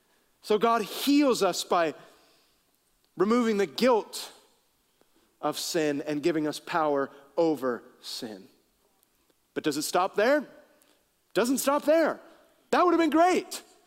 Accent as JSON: {"language": "English", "town": "Napa", "region": "California", "country": "United States", "tie": "born there", "said": "I was born in Napa, so represent."}